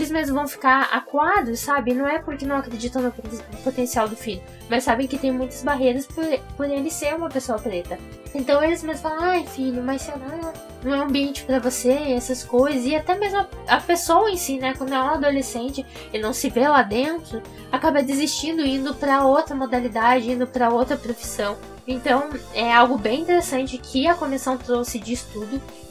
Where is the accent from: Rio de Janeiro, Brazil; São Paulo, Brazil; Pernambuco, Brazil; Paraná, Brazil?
Paraná, Brazil; Curitiba; eu sou de Curitiba, né? Eu estudei todo o meu ensino fundamental em colégio particular e também de universidade em universidades particulares.